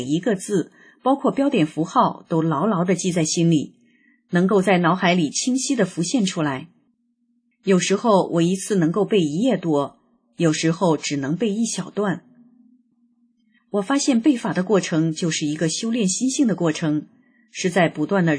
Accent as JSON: {"language": "Chinese", "country": "China", "tie": "born or raised there", "said": "我在中国大陆长大，"}